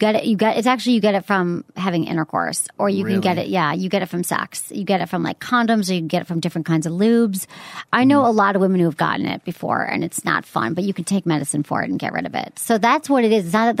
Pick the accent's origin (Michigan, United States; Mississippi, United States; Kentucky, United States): Michigan, United States; Detroit; and you're watching the Pistons or something, because we're from Detroit.